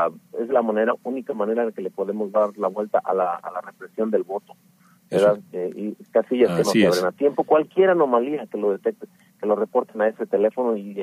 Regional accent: Mexico; moved away; Para nosotros, como mexicanos viviendo en el exterior, creo que es una voz súper importante

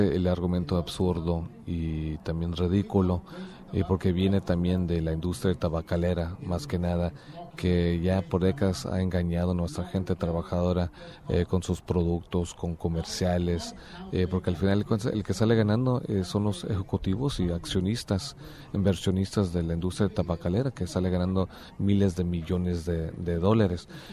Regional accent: California, United States; yo como presidente del Senado, pero también como latino, como californiano, pero como de origen latino, yo estoy alzando mi voz

